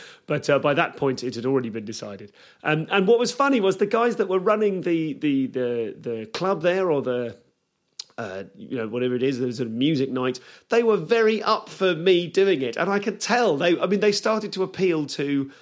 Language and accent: English; Leamington Spa, West Midlands, United Kingdom; because I grew up in Leamington Spa, which is a little town in the West Midlands.